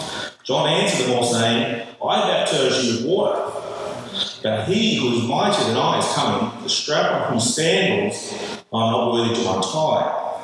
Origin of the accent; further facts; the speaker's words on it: New South Wales, Australia; also born or lived in Victoria; We're from New South Wales originally, then we in Victoria